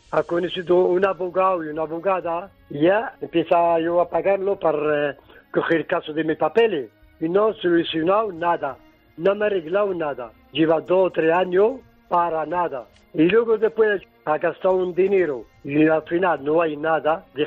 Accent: Algeria; moved away; also born or lived in Jerusalem, Palestine / France; Yo nací en Jerusalén, de palestino. Mi madre tiene familia en Argelia. Cuando tenía 9 años, con problemas de la guerra, y me han llevado mi familia, me han llevado para Argelia.

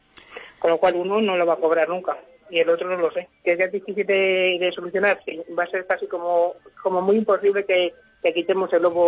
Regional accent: Arcillo, Castile and León, Spain; hay en mi pueblo, en Arcillo, entre Arcillo y Abelón hay un monte muy cerrado, que es Monte de Abelón

